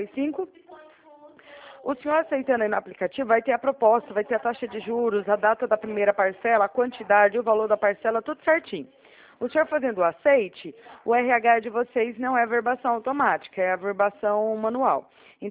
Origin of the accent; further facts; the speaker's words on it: Araraquara, São Paulo, Brazil; Eu não sou aí de Taquaritinga, eu sou aqui de Araraquara